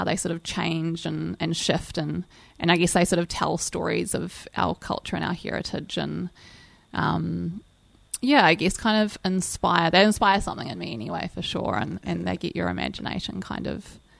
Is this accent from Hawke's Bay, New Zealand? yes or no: no; Waikato, New Zealand; now in Whangaroa, New Zealand; So, I hail from the Coromandel and kind of new to Whangaroa, but my family sort of has roots here and my sister lives here